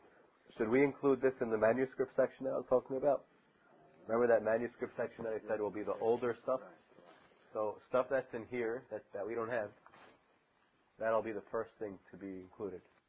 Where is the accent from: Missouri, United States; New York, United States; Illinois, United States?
New York, United States; Brooklyn; born there; So, I'm not a Syrian Jew. I was born in Brooklyn, let's say, right?